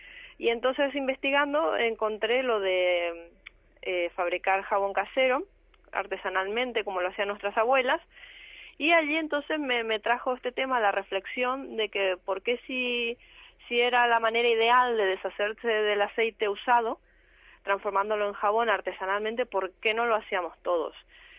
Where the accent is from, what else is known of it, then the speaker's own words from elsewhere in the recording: Argentina; now in Spain; porque yo soy argentina y en Argentina esto no está solucionado, lo de la recolección del aceite.